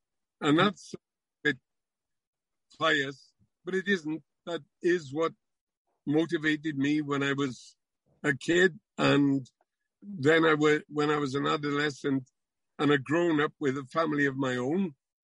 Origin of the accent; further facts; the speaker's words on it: Wales, United Kingdom; Plainly, we were proud in cultural terms, in sporting terms, in terms even of humour, of being distinctively Welsh.